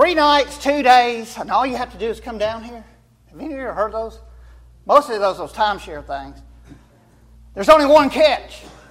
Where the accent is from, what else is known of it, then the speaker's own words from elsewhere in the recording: Arkansas, United States; Now, we're from Arkansas.